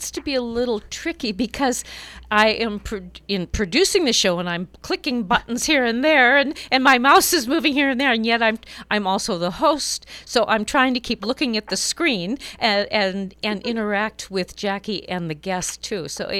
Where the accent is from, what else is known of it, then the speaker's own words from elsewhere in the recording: Minnewaukan, North Dakota, United States; Our next guest is going to be a dear neighbor of ours from where we grew up in Minocan.